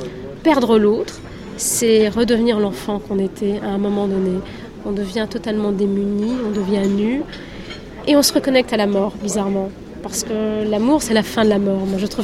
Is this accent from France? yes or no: no; Algeria; est-ce que c'est mon enfance en Algérie?